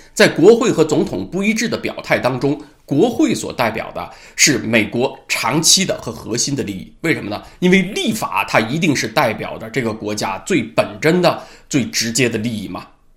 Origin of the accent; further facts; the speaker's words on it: Canada; 我作为一个加拿大人是何感受